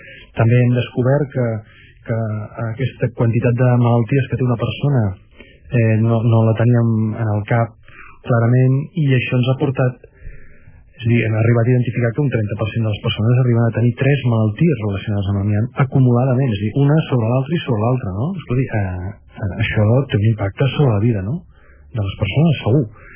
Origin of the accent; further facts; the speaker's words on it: Ripollet, Catalonia, Spain; born there; Jo he nascut a Ripollet